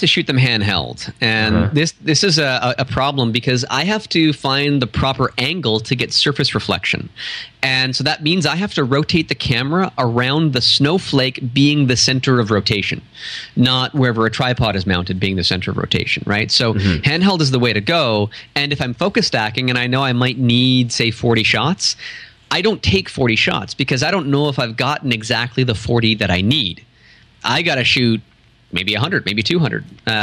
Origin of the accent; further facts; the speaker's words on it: Sudbury, Ontario, Canada; now in Barrie, Canada; I've taken some in the Yukon and some in my hometown of Sudbury.